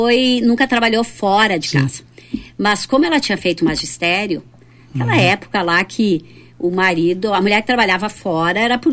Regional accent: Caxias do Sul, Rio Grande do Sul, Brazil; eu sou caxiense da gema, porque eu nasci em Caxias, sou filha de pai e mãe caxiense também, e convivi aqui, saí um pequeno período para morar em Porto Alegre, mas passei minha vida inteira praticamente aqui em Caxias

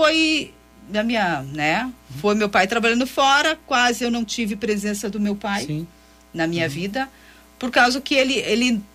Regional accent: Curitiba, Paraná, Brazil; Curitiba. Sou natural de Curitiba, nascida e criada em Curitiba.

